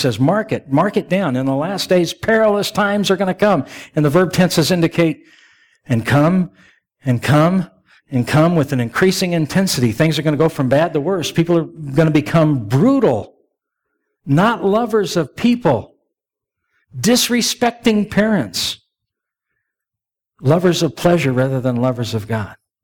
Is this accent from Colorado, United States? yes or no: yes; Denver, Colorado, United States; now in Arkansas City, United States; I'm from Ark City now. I came from Denver originally, and but I'm in Ark City, and Ark City is more of a rural area.